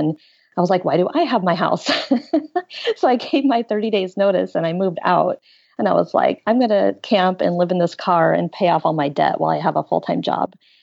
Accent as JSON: {"language": "English", "town": "Portland", "region": "Oregon", "country": "United States", "tie": "born or raised there", "said": "So I grew up in Portland, Oregon, and I started out as a radio news reporter, and I did that for 14 years."}